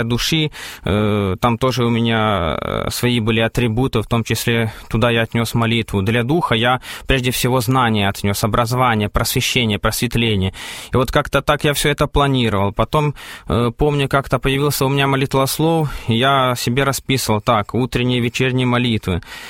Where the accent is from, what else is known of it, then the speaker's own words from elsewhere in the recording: Zakarpattia Oblast, Ukraine; Закарпатская область.